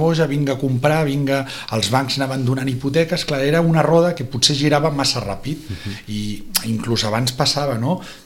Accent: Barcelona, Catalonia, Spain; now in Vilanova i la Geltrú, Spain; jo visc a Vilanova, no sóc de Vilanova

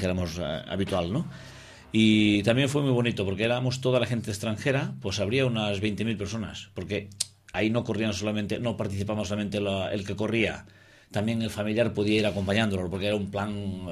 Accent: Ourense, Galicia, Spain; Mira, fíjate, yo soy de allí de Orense, vivo en Cataluña, llevo 32 años, pero... Soy también de aquí de Orense

